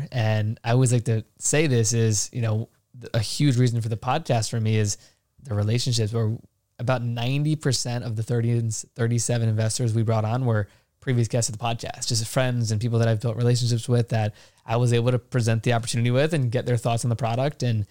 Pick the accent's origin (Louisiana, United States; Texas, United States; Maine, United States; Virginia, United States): Virginia, United States; his name is JR Garaj, million subscribers, we're all from Virginia.